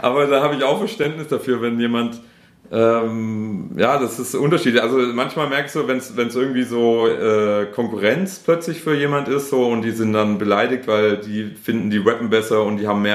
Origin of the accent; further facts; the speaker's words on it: Baden-Württemberg, Germany; accent: Stuttgart Swabian; ich habe ja eher so das Stuttgarter Schwäbisch.